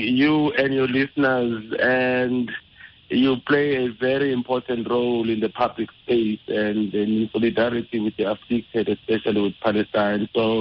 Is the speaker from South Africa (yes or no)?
yes; South Africa; I'm from South Africa, and they really connect with our South African struggle.